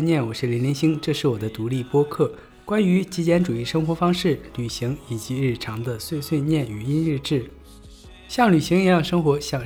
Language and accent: Chinese; China; now in Tokyo, Japan; 甚至有些知识作为一个中国人我都不知道。